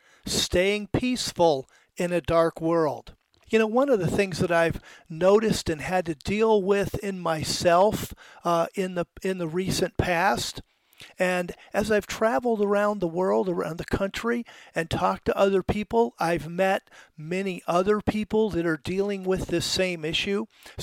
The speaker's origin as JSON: {"language": "English", "region": "the South", "country": "United States", "tie": "born or raised there", "said": "I was raised for most of my formative years, I was raised in the South where people believed in God and people tried to be godly."}